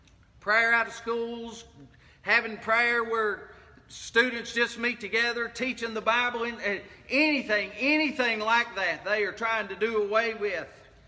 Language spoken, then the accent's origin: English; United States; I want to say, as an American, there's some things that are ours, uniquely as a nation